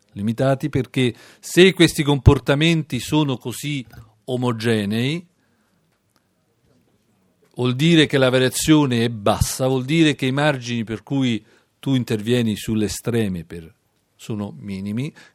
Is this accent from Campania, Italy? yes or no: no; Rome, Lazio, Italy; nella regione in cui mi permetto di citarla perché sono romano